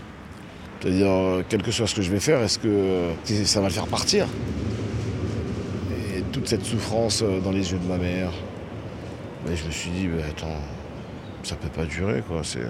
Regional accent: Haiti; Je suis venu d'Haïti, c'est-à-dire ma mère, elle est arrivée ici, elle avait peut-être 18 ans

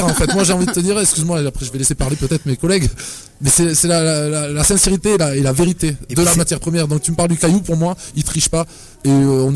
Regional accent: Toulouse, Occitanie, France; Écoute, moi, il se trouve que je suis de Toulouse.

